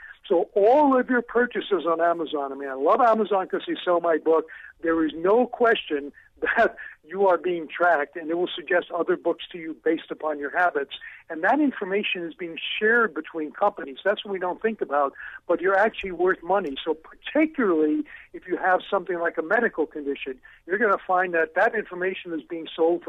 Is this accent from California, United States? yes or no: no; New York, United States; I mean, I'm a New Yorker originally, right? You jaywalk.